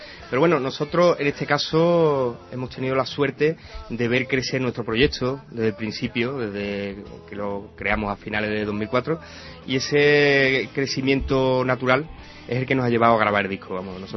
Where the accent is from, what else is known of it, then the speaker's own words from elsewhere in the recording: Andalusia, Spain; porque claro, somos rockeros y andaluces.